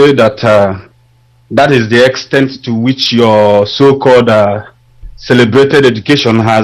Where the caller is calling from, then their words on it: Malaysia; English is a second language; I'm calling from Malaysia.